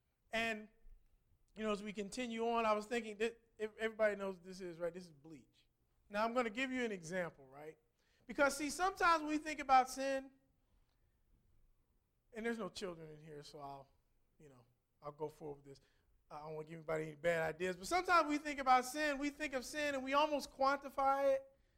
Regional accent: Midwest, United States; and I'm from the Midwest, we call it pop, okay? You know, why do we have a problem? I didn't want anybody who hears to think I don't remember my roots. Pop.

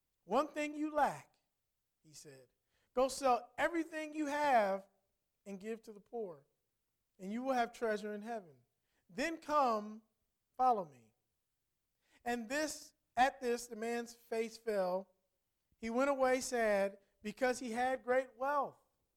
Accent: Midwest, United States; we're from the Midwest, and they have a place called Captain D's.

